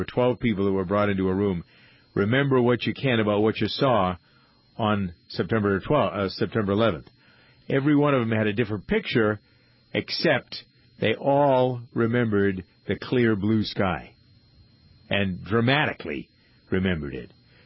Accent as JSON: {"language": "English", "region": "New England", "country": "United States", "said": "I'm from New England, I'm"}